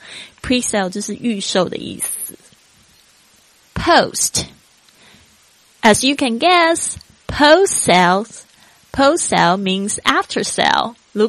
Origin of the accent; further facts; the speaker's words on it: China; 可以用委婉一点的方式就说 Actually I'm Chinese， 因为其实我常被人家以为我是日本人